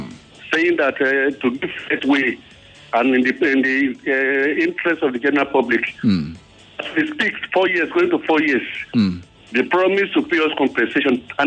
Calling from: Igbogbo, Lagos, Nigeria; Igbogbo in Ikorodu here.

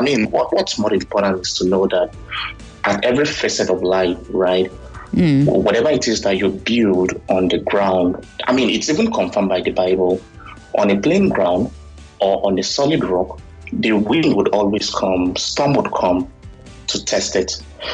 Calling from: Canada; I'm calling all the way from Canada.

